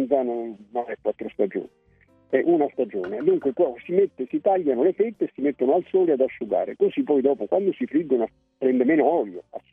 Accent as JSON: {"language": "Italian", "town": "Naples", "region": "Campania", "country": "Italy", "said": "Io sono napoletano a trazione integrale"}